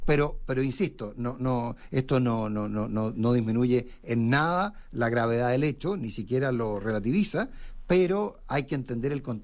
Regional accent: Chile; lo vicioso que somos los chilenos

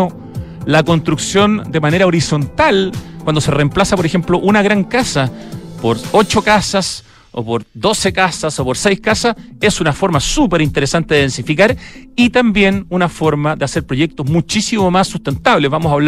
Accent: Chile; una experiencia especial cuando uno como chileno va a un lugar que se supone que es Chile

